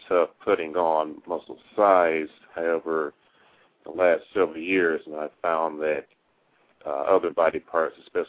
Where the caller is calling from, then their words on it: Detroit, Michigan, United States; Detroit, Michigan.